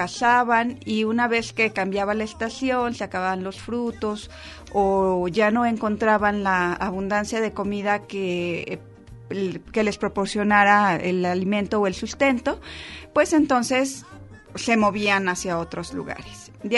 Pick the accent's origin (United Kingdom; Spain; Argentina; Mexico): Mexico; como cultura mexicana pues sí nuestro cereal favorito, por así decirlo, o que consumimos en mayor abundancia es el maíz.